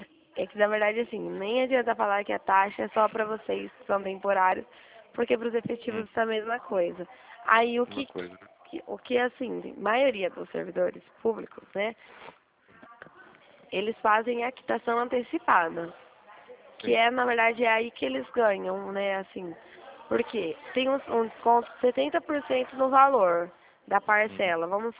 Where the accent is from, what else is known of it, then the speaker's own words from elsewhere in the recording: Dracena, São Paulo, Brazil; Eu sou de Dracena. aqui perto.